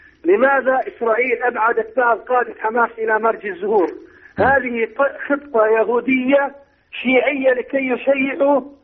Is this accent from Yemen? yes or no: no; Gaza, Gaza Strip, Palestine; أنا أصلي غزاوي.